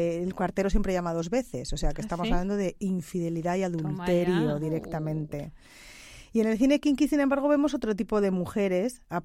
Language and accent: Spanish; Bilbao, Basque Country, Spain; En Bilbao, allá que yo soy de Bilbao.